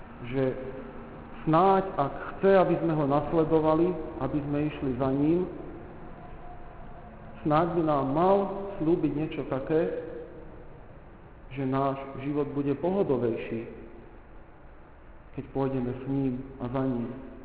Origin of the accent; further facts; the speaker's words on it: Žemberovce, Nitra Region, Slovakia; V nedeľu som bol doma v Žemberovciach